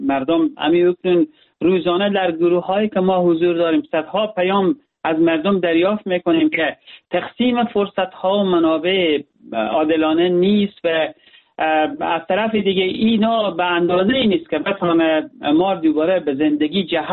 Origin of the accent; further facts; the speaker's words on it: Herat, Afghanistan; جا داره به عنوان یک هراتی قدردان دید انسانی همه مردم افغانستان باشم